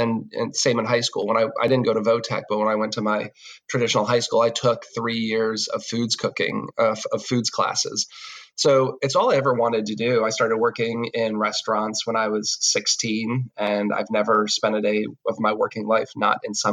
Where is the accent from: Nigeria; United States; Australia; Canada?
United States; Marlborough, Massachusetts; I'm from Marlborough, Massachusetts, which is about 40 miles west of Boston. Food was pretty... I grew up in the 80s.